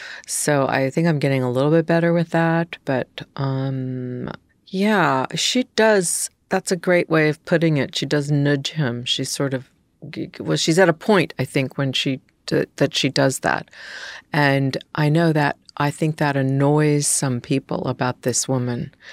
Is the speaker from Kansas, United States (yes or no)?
yes; Kansas, United States; born there; I was born in Kansas.